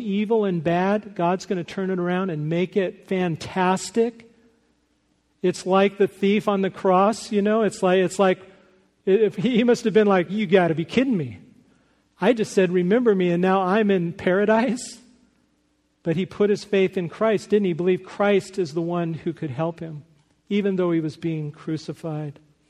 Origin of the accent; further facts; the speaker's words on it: Hawthorne, California, United States; he grew up in the city next to the city I grew up in Hawthorne, California.